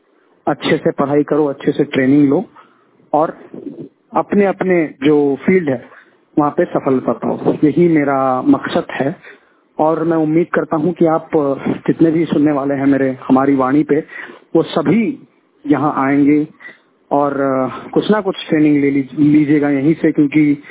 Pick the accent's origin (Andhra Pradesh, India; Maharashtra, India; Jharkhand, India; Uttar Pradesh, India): Maharashtra, India; मैं महाराष्ट्र से हूँ